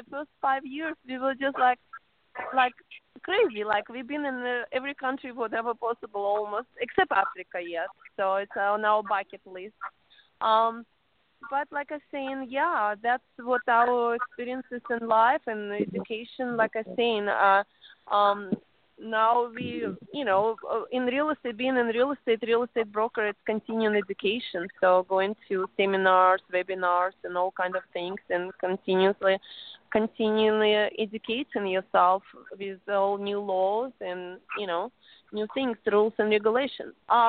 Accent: Russia; English is a second language; now in United States; I was born in Russia and lived there until 2003. I arrived to United States in 2003.

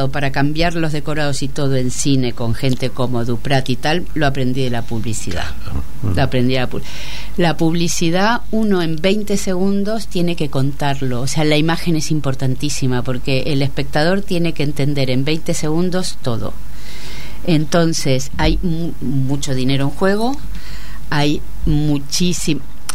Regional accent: Argentina; Yo como argentina, por ejemplo, ellos mexicanos, tuvimos muy, muy buena relación.

